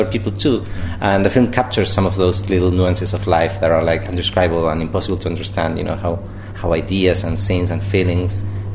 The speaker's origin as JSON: {"language": "English", "country": "Argentina", "said": "Well, you know, I'm from Argentina"}